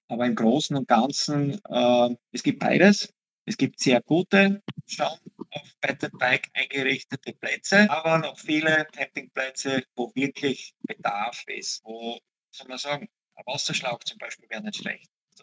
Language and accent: German; Austria; Und wenn es kühler ist, dann habe ich einfach den, wie sagt man bei uns in Österreich, den Zwiebellook.